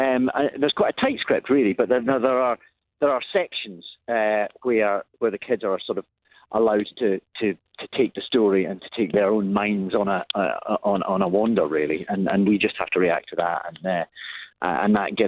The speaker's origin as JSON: {"language": "English", "region": "Scotland", "country": "United Kingdom", "tie": "born or raised there", "said": "Growing up in Scotland, we had his tapes playing on a kind of continual loop."}